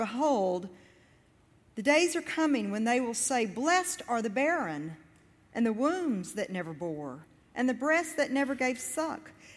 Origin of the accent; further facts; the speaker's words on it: Arkansas, United States; So, growing up in South Arkansas, there were quite a few rolling hills of pine.